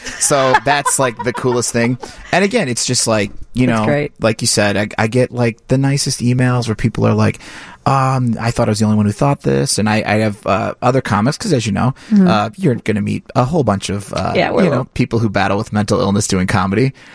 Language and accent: English; Indiana, United States; I grew up in Indiana, so I'd go to the Hammond Civic Center.